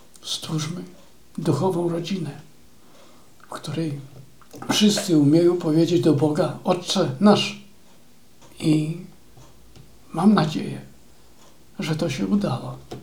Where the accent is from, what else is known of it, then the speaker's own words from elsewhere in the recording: Czyże, Podlaskie Voivodeship, Poland; Dlatego, że na pewno ja w Czyżach się wychowałem, usługiwałem.